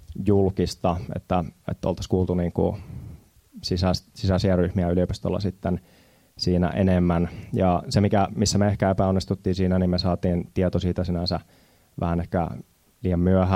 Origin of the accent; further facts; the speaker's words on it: Jyväskylä, Central Finland, Finland; also born or lived in Kitee; now in Turku, Finland; Mä olen itse tosiaan syntynyt täällä Jyväskylässä, asunut lapsuuteni täällä, mutta mä oon Kiteeltä kotoisin sillä, että mä oon muuttanut sieltä sitten Turkuun